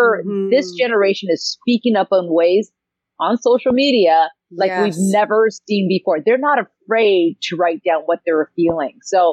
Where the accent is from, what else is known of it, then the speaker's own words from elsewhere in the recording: Canada; I'm on a beach. I'm Canadian. I was born a certain way.